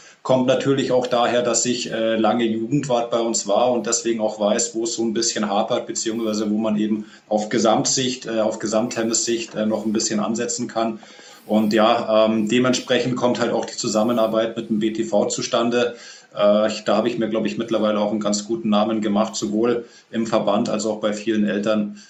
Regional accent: Germering, Bavaria, Germany; habe ich mich daheim, wo ich herkomme, in Germering wieder angesiedelt

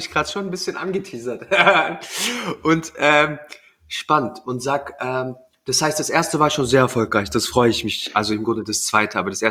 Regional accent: Southern Germany, Germany; ich komme ja auch aus Süddeutschland.

